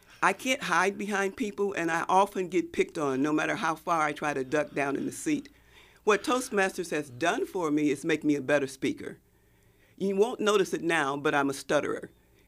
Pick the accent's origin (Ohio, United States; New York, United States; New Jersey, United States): New York, United States; Buffalo; also born or lived in Oklahoma / Baltimore / Houston; I was born in Oklahoma. We moved to New York, Buffalo, New York. And then from there, we moved to Baltimore, Maryland, and from Baltimore, Maryland to Houston, Texas. So school was in Buffalo, New York